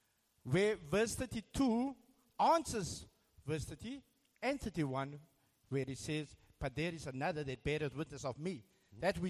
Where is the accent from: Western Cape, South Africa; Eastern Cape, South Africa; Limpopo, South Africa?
Western Cape, South Africa; Cape Town; I'm from Cape Town.